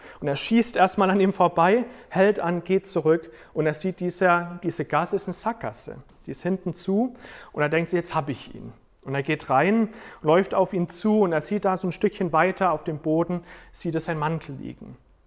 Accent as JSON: {"language": "German", "country": "United States", "second_language": "German", "said": "Ich komme nicht aus derselben Kultur. Ich bin aus den USA, das ist Korea. Ich spreche nicht mal die Sprache."}